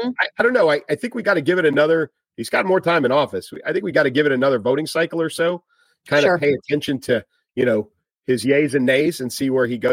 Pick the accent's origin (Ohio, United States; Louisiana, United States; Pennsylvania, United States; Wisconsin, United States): Pennsylvania, United States; I'm from Pennsylvania. I live in right. Pennsylvania. I'm from Pennsylvania, but I live in Pennsylvania.